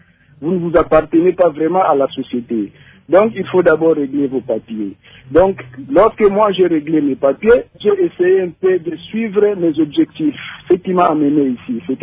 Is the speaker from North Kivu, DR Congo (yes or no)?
no; Kinshasa, DR Congo; je viens d'un quartier pauvre, j'ai grandi vers Kimbwala, Lutendele là-bas.